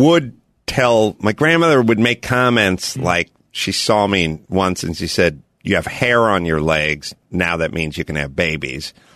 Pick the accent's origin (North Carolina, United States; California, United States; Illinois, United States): California, United States; North Hollywood; Wait, where is that? I'm from North Hollywood.